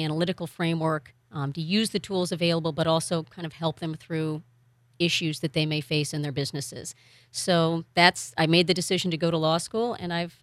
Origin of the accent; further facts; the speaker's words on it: Oakdale, California, United States; now in Sacramento, United States; I grew up in Oakdale.